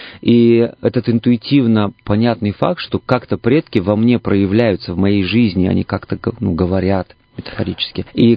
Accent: Siberia, Russia; born there; now in Moscow, Russia; я родился в Сибири, для меня это важно, я люблю Сибирь. И сейчас, помимо того, что живу в Москве, у меня есть дом на Алтае, я много времени провожу у себя на Алтае.

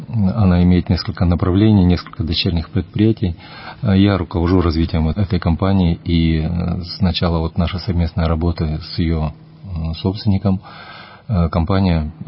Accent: Angarsk, Irkutsk Oblast, Russia; born there; Я родился в городе Ангарске в семье инженеров. Получил после средней школы, окончил политехнический техникум Ангарске

